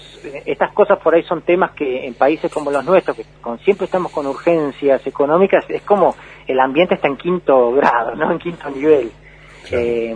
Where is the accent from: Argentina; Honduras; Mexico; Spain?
Argentina; Patagonia; also born or lived in Mar del Plata; yo soy argentino, patagónico. Yo nací en Mar del Plata, pero me vine hace 30 años acá, pero soy más patagónico.